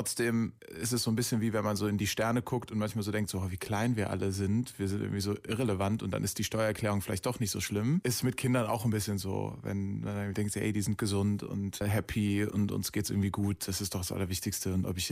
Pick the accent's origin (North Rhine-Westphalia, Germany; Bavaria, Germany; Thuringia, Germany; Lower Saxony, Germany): North Rhine-Westphalia, Germany; Aachen; Als ich so 18 war, habe ich Pizza ausgefahren in Aachen, wo ich herkomme.